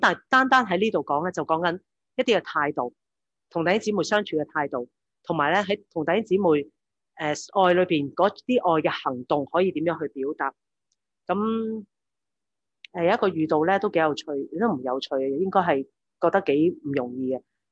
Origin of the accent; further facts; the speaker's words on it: China; 我哋中国人就唔好习惯嘅